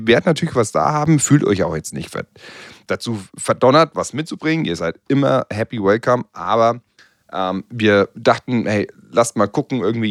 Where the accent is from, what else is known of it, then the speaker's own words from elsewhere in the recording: Bavaria, Germany; Ja, also als Franke werde ich nochmal gucken